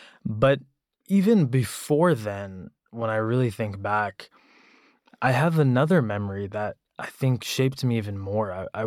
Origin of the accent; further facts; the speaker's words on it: Texas, United States; I grew up in the South, in Texas, and to immigrant parents from India who were very religious.